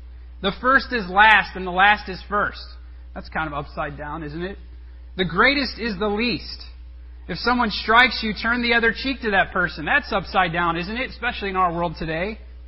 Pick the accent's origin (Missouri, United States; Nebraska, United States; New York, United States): Missouri, United States; St. Louis; When I was growing up, we grew up in St. Louis, and we used to frequent Six Flags quite often.